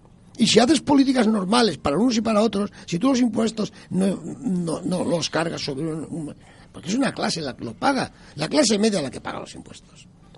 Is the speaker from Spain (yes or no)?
yes; Spain; si somos los políticos españoles, somos racionales